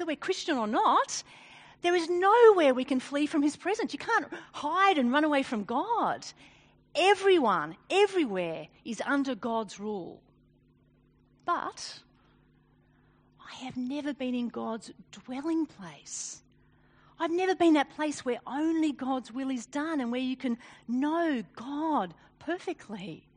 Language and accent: English; Australia; You see, by virtue of being Australian, I live under Julia's rule.